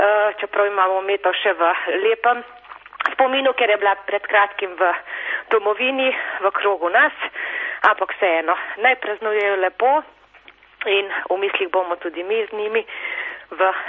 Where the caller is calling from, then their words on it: Domžale, Central Slovenia, Slovenia; Dobar dan … na drugi strani iz Domžal tukaj.